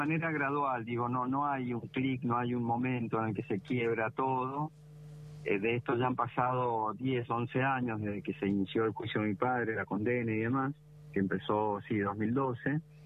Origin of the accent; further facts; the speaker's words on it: Mendoza, Argentina; Yo soy de Mendoza, pude viajar a Buenos Aires